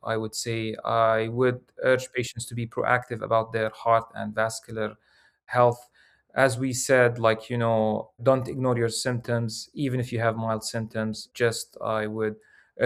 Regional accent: Jordan; English is a second language; moved away as an adult; now in United States; So I'm originally from Jordan. I did my medical school back there.

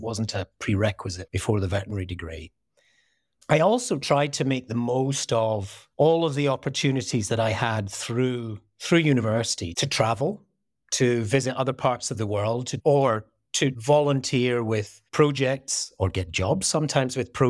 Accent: North West England, United Kingdom; also born or lived in Scotland; Originally, I'm Scottish. Brought up in the Lake District in the north of England. So, wow. So yeah, and a rural kind of environment.

